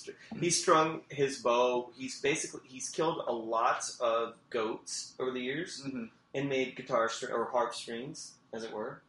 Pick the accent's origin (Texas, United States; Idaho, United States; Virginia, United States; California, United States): Texas, United States; Kerrville; I was visiting Austin from Kerrville, and I was tripping on acid